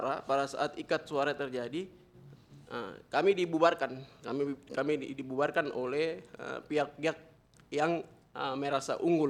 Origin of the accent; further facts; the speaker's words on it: Tinggi Nambut, Central Papua, Indonesia; Saya dari Tinggi Nambut, tapi kita pemilihannya di Kecamatan Mulia.